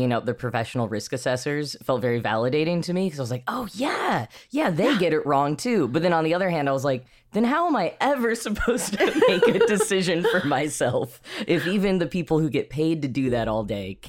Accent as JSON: {"language": "English", "region": "Texas", "country": "United States", "moved": "as an adult", "lives_now": "New York City, United States", "said": "one of the biggest ones, I think, was when I moved at 20 years old from Texas to New York City."}